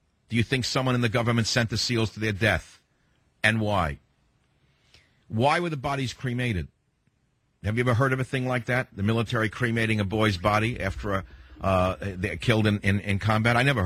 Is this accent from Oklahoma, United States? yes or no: no; New York City, New York, United States; accent: New York; So although I'm a boy from New York City with a heavy New York accent, you and I speak the same language, I guess.